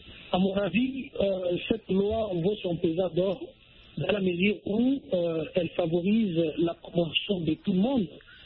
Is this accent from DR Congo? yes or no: yes; DR Congo; surtout ici chez nous en RDC